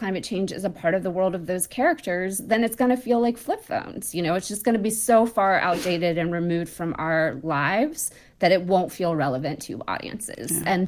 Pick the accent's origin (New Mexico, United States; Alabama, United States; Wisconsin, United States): Alabama, United States; I'm from the Gulf Coast of Alabama. It's set on the Gulf Coast.